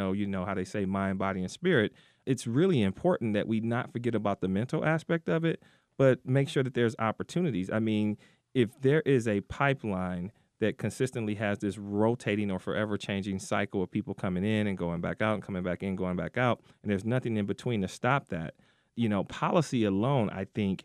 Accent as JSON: {"language": "English", "town": "Detroit", "region": "Michigan", "country": "United States", "tie": "born or raised there", "said": "I'm an African-American man, and I grew up in Detroit during the 80s when things just exploded."}